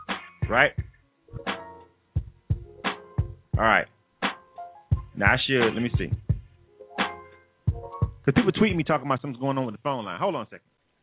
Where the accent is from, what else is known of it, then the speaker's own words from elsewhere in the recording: the South, United States; I'm from the South.